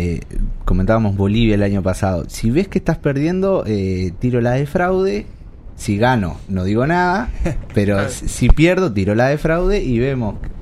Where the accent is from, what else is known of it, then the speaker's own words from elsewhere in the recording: Uruguay; A mí como uruguayo, como pro equipos uruguayos en la Libertadores y en la Copa Internacional